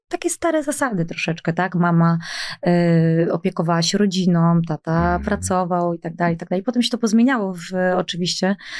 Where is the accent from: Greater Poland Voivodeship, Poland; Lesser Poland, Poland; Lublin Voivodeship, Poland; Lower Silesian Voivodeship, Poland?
Lower Silesian Voivodeship, Poland; Ja wychowałam się na wsi, mm-hmm. ale szkoła, liceum, szkoła muzyczna i tak dalej, to wszystko się odbywało we Wrocławiu